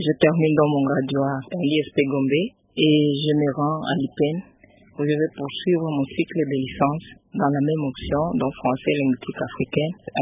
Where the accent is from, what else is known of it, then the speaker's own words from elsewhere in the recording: Bukavu, South Kivu, DR Congo; j'ai fait mes études primaires et secondaires à Bukavu.